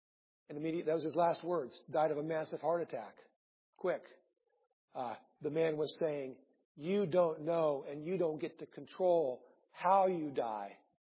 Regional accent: Iowa, United States; I grew up in Iowa, so I have the inside information.

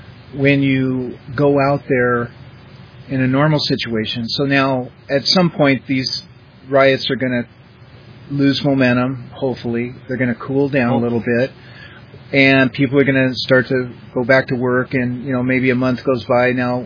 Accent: Everett, Washington, United States; in my hometown of Everett, Washington, there was a strip mall, a big mall, not a strip mall.

